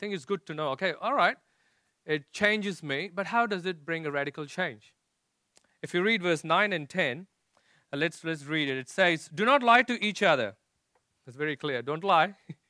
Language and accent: English; India; You know, I come from India and they all talk about conversion.